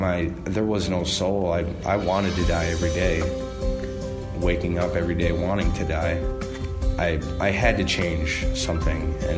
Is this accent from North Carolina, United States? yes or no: no; Minneapolis, Minnesota, United States; also born or lived in Coon Rapids; I'm from Coon Rapids originally, born and raised in Minneapolis, kind of all around.